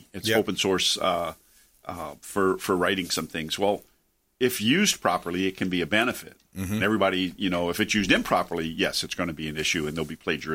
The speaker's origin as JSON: {"language": "English", "region": "East Coast", "country": "United States", "tie": "born or raised there", "said": "I grew up on the East Coast"}